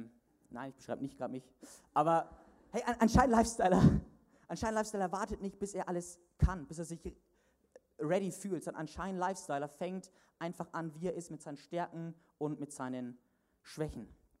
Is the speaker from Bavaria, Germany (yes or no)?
yes; Bavaria, Germany; bei uns in Bayern in der Schule, da war es immer so, die Lehrer haben immer gesagt, es gibt keine dummen Fragen